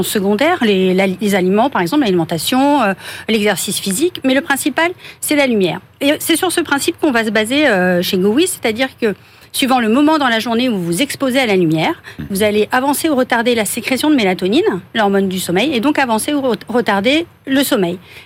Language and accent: French; Brest, Brittany, France; Oui, je suis une brestoise.